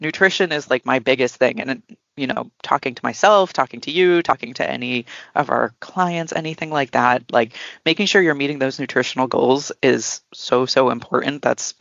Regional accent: Massachusetts, United States; I mean, I grew up in Massachusetts. I grew up on the Cape. I grew up literally as close to smart pack as you can pretty much get.

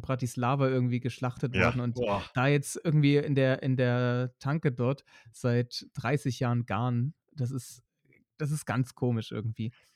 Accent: Leipzig, Saxony, Germany; Ich fahre morgen in Mikas Heimat und meine alte Heimat nach Leipzig wieder.

